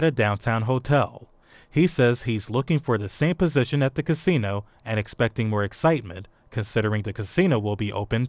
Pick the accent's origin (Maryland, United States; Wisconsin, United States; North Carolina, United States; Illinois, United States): Maryland, United States; Baltimore; from North Baltimore for 88.1